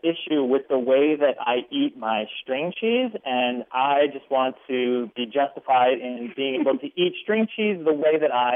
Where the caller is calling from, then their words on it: Berkeley, California, United States; I'm calling from Berkeley, California.